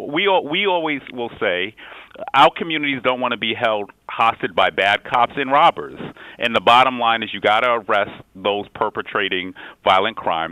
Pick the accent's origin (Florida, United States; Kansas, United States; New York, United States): New York, United States; Queens; I grew up in like 20 different places in Southeast Queens because, you know, being born to teenage parents, you know, they were just trying to make it and hold on.